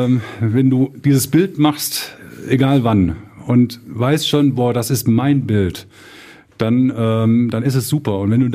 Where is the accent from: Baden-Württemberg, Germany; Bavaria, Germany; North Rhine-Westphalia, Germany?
North Rhine-Westphalia, Germany; Düsseldorf; Ich muss ja dazu sagen, ich bin geborener Düsseldorfer.